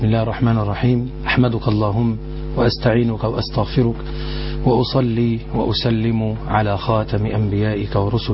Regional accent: Dakahlia, Egypt; born there; now in Port Said, Egypt; وأنا ابن بورسعيد سكنا، وابن الدقهلية مولدا

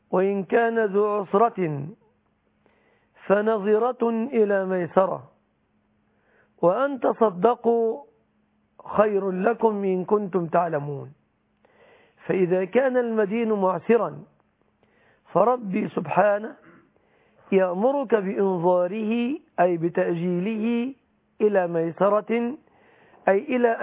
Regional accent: Egypt; الصداق عندنا في مصر هنا في الغالب يتمثل في اشياء ثلاثه.

